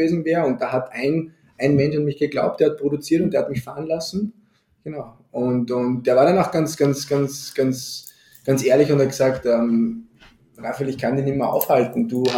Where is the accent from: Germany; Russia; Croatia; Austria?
Austria; werden zu Pellets bei uns in Österreich gepresst